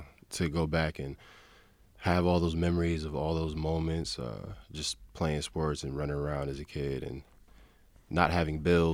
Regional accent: Rochester, New York, United States; I grew up off Hudson on Upper Falls.

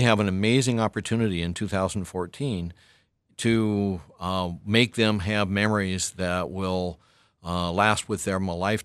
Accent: Pacific Northwest, United States; Well, I'm from the Pacific Northwest, and my family's out there. My wife's family's out there. My kids are all out there. So we're returning to the Pacific Northwest

